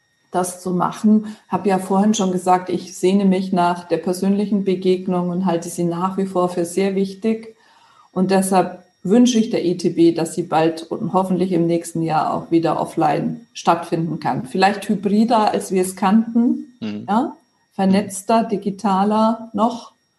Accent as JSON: {"language": "German", "town": "Augsburg", "region": "Bavaria", "country": "Germany", "tie": "born or raised there", "said": "Und es ist natürlich meine Heimatstadt, es ist ein Teil meiner Familie. Also immer führen auch Reisen nach Augsburg."}